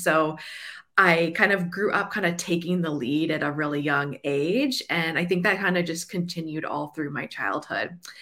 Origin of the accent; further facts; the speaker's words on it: Winnipeg, Manitoba, Canada; So I grew up in Canada. I still live in Winnipeg. Nice. That's where I was born and raised. And if you don't know, it's in the center of Canada and it is extremely cold in the winter and actually quite warm in the summer.